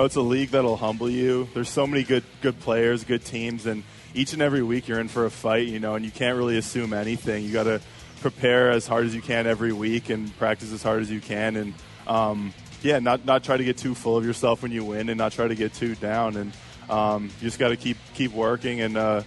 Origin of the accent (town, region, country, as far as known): Canada